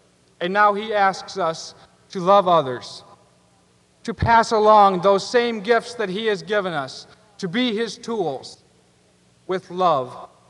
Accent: Fort Wayne, Indiana, United States; I think back to when I grew up here in Fort Wayne as a small child.

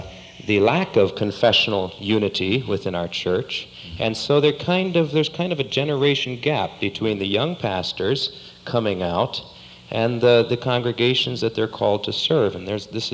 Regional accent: East Grand Forks, Minnesota, United States; from East Grand Forks, Minnesota.

